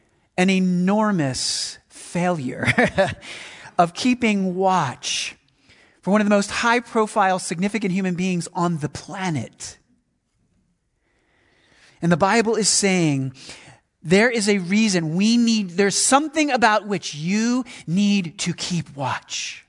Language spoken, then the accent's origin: English; Philadelphia, Pennsylvania, United States; I grew up in the Philadelphia area. My grandmother lived at the Jersey Shore.